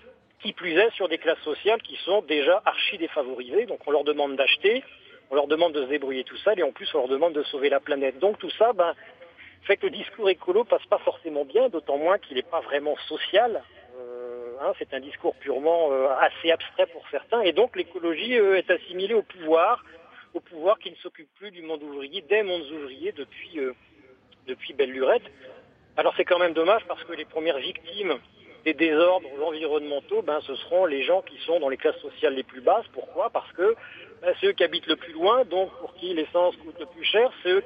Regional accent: Hauts-de-France, France

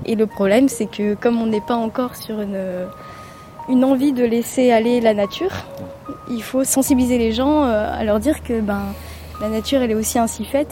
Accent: Réunion, France; Ben, je viens de La Réunion. Depuis très petite, je me suis toujours intéressée au milieu marin.

